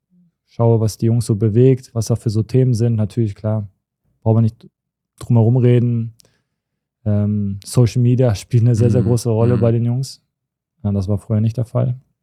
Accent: Cologne, North Rhine-Westphalia, Germany; Ich bin in Hohlweide geboren, also ich bin wirklich echte Kölsche Jung.

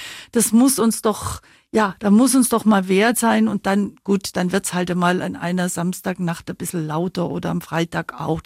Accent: Babenhausen, Bavaria, Germany; now in Augsburg, Germany; Augsburg ist Heimat. Und schön. Babenhausen war meine Heimat.

